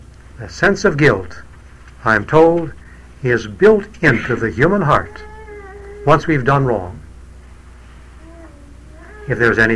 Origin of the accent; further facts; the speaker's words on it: Cleveland, Ohio, United States; But it's Cleveland, and most people in Cleveland, it happens to be my hometown, I think are baptized.